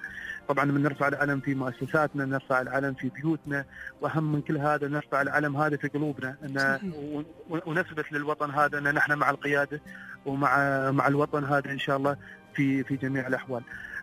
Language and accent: Arabic; United Arab Emirates; الفخر اللي تحسه لما تكون تقول أنا مواطن إماراتي